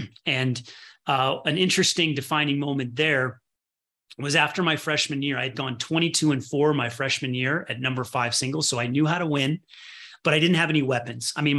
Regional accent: Midwest, United States; born there; And he ended up teaching tennis in the Midwest, and I was born in the Midwest, and I had a racket in my hand at a young age

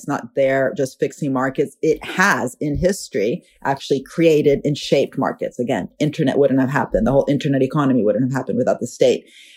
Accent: Italy; I'm from Italy

